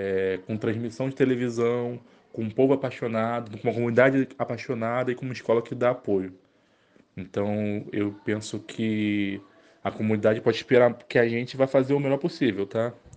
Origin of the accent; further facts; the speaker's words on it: Rio de Janeiro, Brazil; nascida em Vigário Geral. Né? Até hoje a gente tem uma casinha lá que aluga, perto até da escola. A gente é da Leopoldina, a gente viveu e vive as delícias e dificuldades de viver nessa parte da cidade